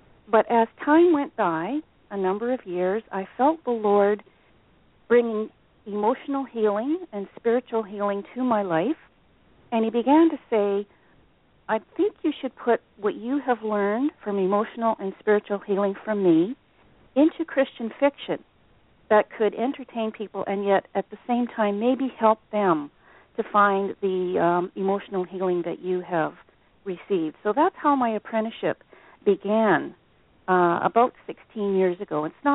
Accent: Northern Ireland, United Kingdom; I grew up, I was born in the British Isles in Northern Ireland, and so I grew up reading novels that were set in British colonial India.

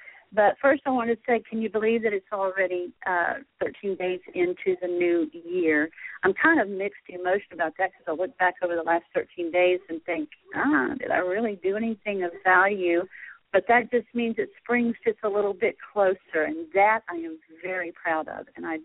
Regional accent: Texas, United States; I know I'm just slaughtering her name because I'm Texan, so I do that.

